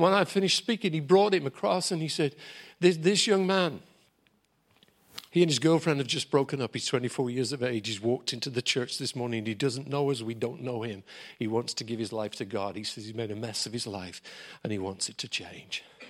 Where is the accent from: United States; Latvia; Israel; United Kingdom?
United Kingdom; England; Buck is American, I'm English.